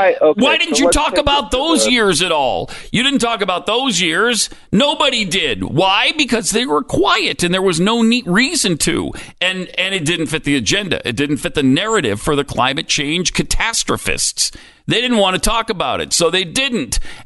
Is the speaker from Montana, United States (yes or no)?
yes; Montana, United States; I grew up in Montana. And it was cold and snowy some years, and it was less than cold and snowy some years.